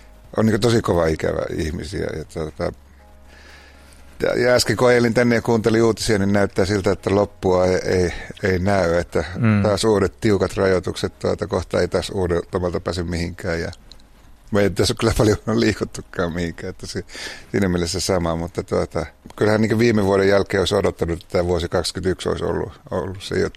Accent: Oulu, North Ostrobothnia, Finland; Mä oon Oulusta kotoisin

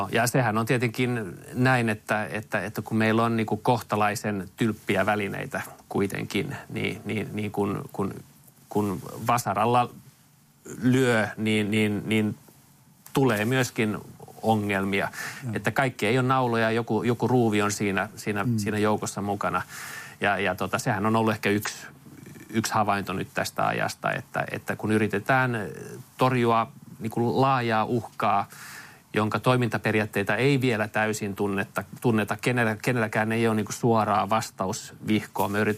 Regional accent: Kirkkonummi, Uusimaa, Finland; also born or lived in Helsinki; olen itse asiassa ihan ensimmäiset 2 vuotta elänyt Helsingissä, mutta koko lapsuuteni elänyt Kirkkonummella ja niillä samoilla kulmilla. Lapseni käyvät samaa koulua, missä mäkin kävin pienenä.

